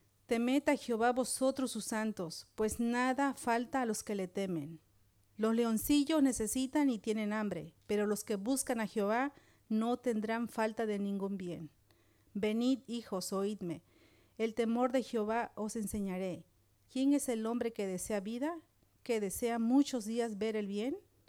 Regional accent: Mexico; now in Switzerland; soy de México. Estuve aquí 10 años, 11 años en la iglesia de Centro Cristiano y la verdad que para mí fue una gran bendición. Después ahora estoy en Suiza, tengo 7 años ahí

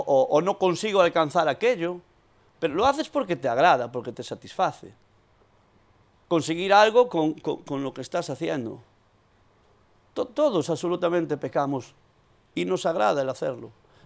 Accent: Spain; ¿cómo sabe que somos españoles?

